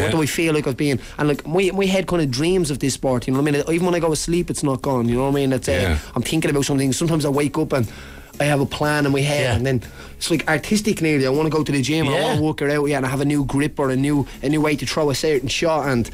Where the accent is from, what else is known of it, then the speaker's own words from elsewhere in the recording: Tallaght, Leinster, Ireland; I grew up in Jobstown, Tallaght, as you know.